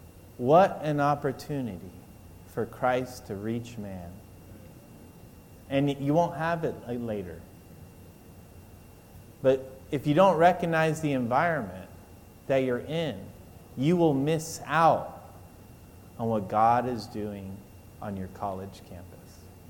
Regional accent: California, United States; now in Michigan, United States; I moved from Southern California. I feel cold. I'm in Michigan. There's snow now. I never experienced that.

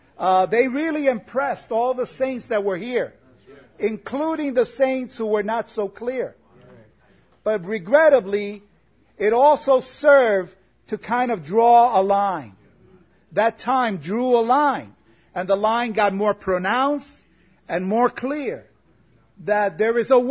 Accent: Guelph, Ontario, Canada; born there; Physically, I was born in Guelph.

